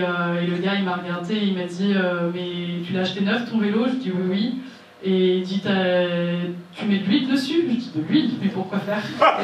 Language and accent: French; Paris, Île-de-France, France; donc j'ai 29 ans, je suis parisienne d'origine et je suis installée ici depuis janvier.